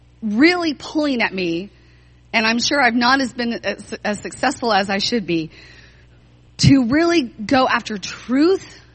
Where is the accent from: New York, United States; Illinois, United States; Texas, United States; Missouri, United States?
Missouri, United States; Joplin; So for example, I grew up in Joplin, Missouri.